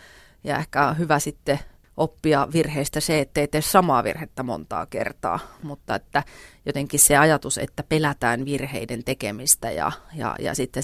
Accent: Jyväskylä, Central Finland, Finland; born there; Mut mä oon oikeasti syntynyt Jyväskylässä.

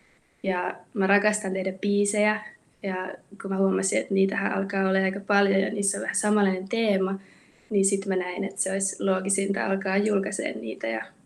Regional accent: Oulu, North Ostrobothnia, Finland; now in Helsinki, Finland; mä oon siis Oulusta lähtöisin oleva artisti ja biisintekijä. Mä oon Oulussa käynyt Marjatojan musiikkilukion ja Oulun konservatorion

